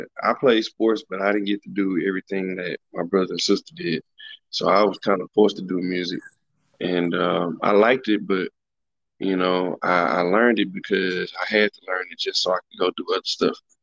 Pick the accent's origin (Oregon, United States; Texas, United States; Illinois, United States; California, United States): Texas, United States; Dallas; And I'm born and raised in Dallas. Went to South Oak Cliff High School.